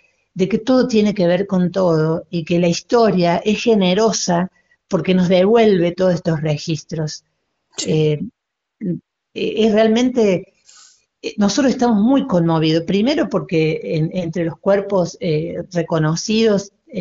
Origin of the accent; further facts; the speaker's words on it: Córdoba, Argentina; en eso también nosotros como argentinos tenemos que enorgullecernos y también como cordobeses